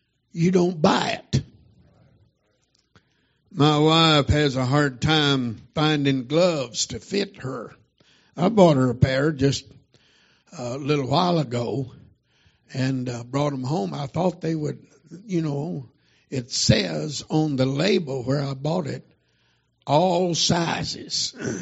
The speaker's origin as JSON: {"language": "English", "country": "United States", "said": "Now, I love this country. I am patriotic. Hello. I am patriotic. I am an American. I believe in this country."}